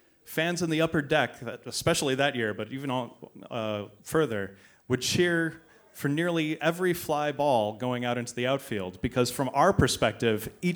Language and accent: English; Illinois, United States; also born or lived in Chicago; I was born on the north side in Ravenswood and grew up in the northwest suburbs, about an hour outside of the city, northwest, out on 14. And since I moved into the city after college